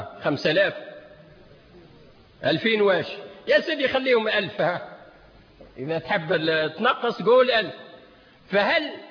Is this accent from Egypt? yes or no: no; Tunisia; ولا يقول المثل عندنا في تونس